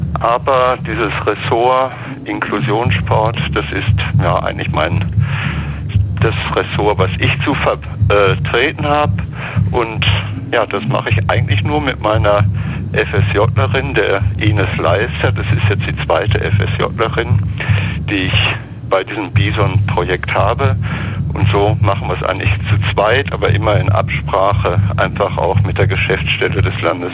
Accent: North Rhine-Westphalia, Germany; moved away; Ich komme aus Nordrhein-Westfalen und bin aber jetzt hier unten in Baden-Württemberg jetzt schon seit 1976.

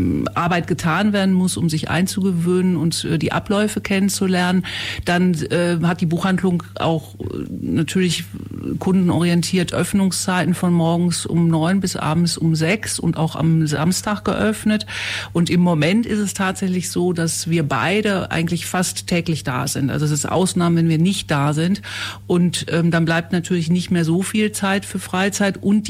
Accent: Hamburg, Germany; wir kommen aus Hamburg, haben dort viele, viele Jahre gelebt.

